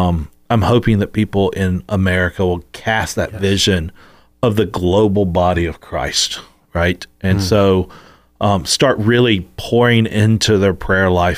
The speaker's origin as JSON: {"language": "English", "region": "the South", "country": "United States", "tie": "born or raised there", "said": "we grew up in the Southern Bible Belt"}